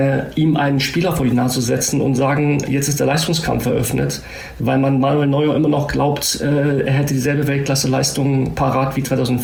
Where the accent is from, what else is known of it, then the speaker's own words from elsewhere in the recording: Viersen, North Rhine-Westphalia, Germany; ich bin in Viersen groß geworden, ich bin Fahrrad 10 Minuten von Bökelberg groß geworden